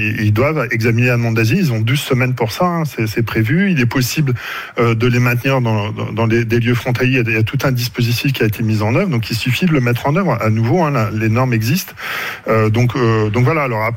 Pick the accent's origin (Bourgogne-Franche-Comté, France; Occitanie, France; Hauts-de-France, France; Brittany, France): Hauts-de-France, France; now in Grenoble, France; Je suis aussi originaire du Nord, hein, d'ailleurs. Ouais. Je suis à Grenoble.